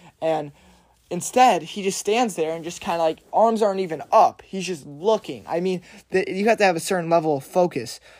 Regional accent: Chicago, Illinois, United States; Since I'm from Chicago, I've seen a lot of his game.

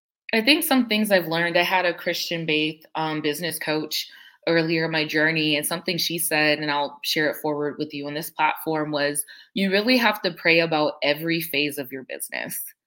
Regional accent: Ohio, United States; now in Atlanta, United States; I'm originally from Ohio. I'm Atlanta-based now. I crossed in Florida.

